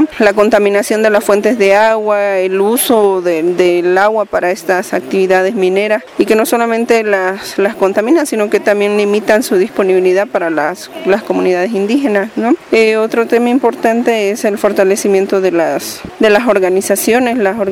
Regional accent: Chaco, Bolivia; vengo desde Bolivia, desde el Chaco boliviano.

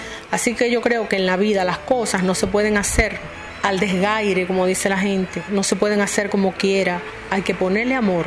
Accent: Maniabón, Holguín, Cuba; Quiero escribir los cuentos de Maniabón, que es mi tierra natal. Yo siento que tengo una deuda con mi pueblo, con mi familia.

